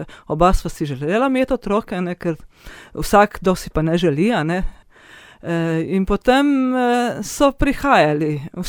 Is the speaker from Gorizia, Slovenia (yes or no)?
yes; Seniški Breg, Gorizia, Slovenia; now in Kanalski Lom, Slovenia; sama izhajam iz Seniškega Brega, iz družine, ker so bile 3 sestre.